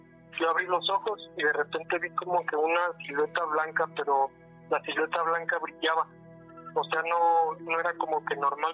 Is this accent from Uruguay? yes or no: no; State of Mexico, Mexico; pues allá de donde yo soy del Estado de México, allá de donde yo soy, pues acostumbran a hacerle fiestas a los pueblitos y todo eso.